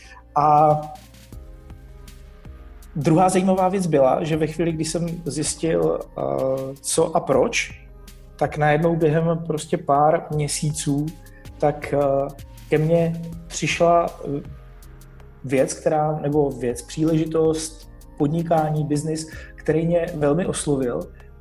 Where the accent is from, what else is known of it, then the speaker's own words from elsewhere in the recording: Brno, South Moravian Region, Czechia; born there; pořídil jsem licenci pro svoje rodné město Brno